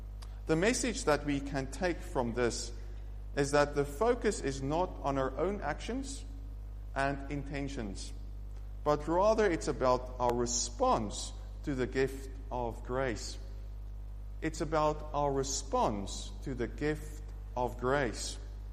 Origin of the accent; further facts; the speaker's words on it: South Africa; moved away as an adult; now in United Kingdom; So as you can hear, I'm from South Africa, and my family and I decided to come to Scotland to work for God.